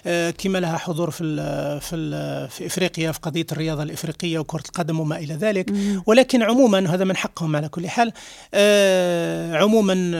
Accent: Algeria; وإن كان بلدي الجزائر الذي أحبه كثيرا

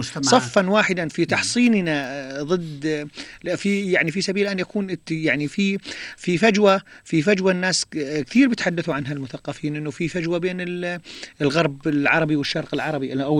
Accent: Jordan; إحنا السياحة عندنا بالأردن

